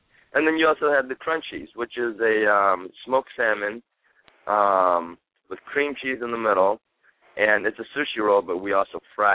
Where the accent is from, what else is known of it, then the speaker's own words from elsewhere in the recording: Guangzhou, Guangdong, China; So, but I myself, my family, we're from the Guangdong area, Guangzhou. Another word for it is Cantonese. It just all means the same thing, but I'm from that area.